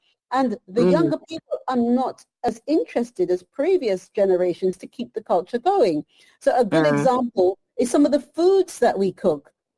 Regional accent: England, United Kingdom; when we were growing up, we grew up in England, and we did hear the culture because, you know, we had family. You know, we'd go to family on Sundays and they'd speak the Creole, the patois.

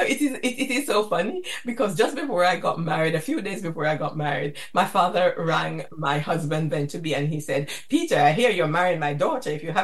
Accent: Jamaica; No, I came from Jamaica from a low level in the civil service.

